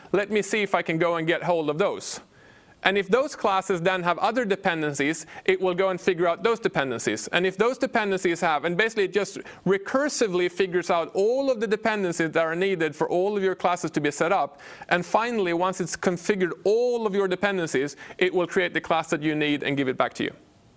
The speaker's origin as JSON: {"language": "English", "country": "Sweden", "second_language": "English", "said": "I'm from Sweden where getting weapons is really hard."}